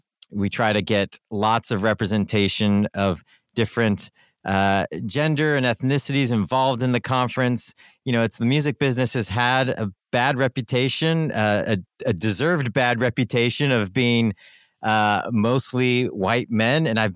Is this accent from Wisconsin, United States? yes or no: no; San Diego, California, United States; You know, I grew up in San Diego, which is right on the border.